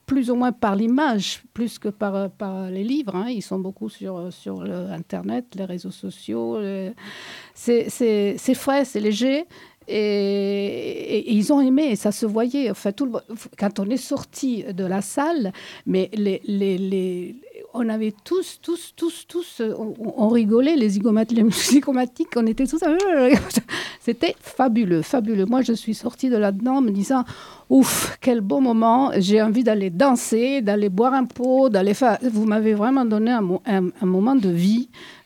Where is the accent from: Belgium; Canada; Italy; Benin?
Italy; now in France; Parce que moi, je suis italienne